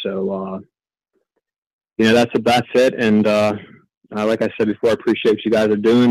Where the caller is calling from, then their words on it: Pittsburgh, Pennsylvania, United States; I'm calling from Pittsburgh.